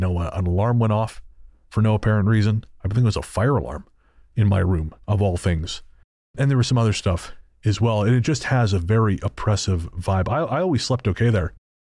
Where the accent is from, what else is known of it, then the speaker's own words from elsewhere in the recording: Tennessee, United States; But I grew up in Northeast Tennessee.